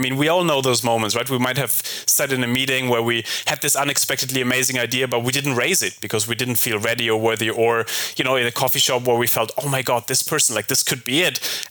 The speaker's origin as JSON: {"language": "English", "town": "Heidelberg", "region": "Baden-Württemberg", "country": "Germany", "tie": "born or raised there", "said": "So I grew up in Heidelberg and you know, it's a very cozy city"}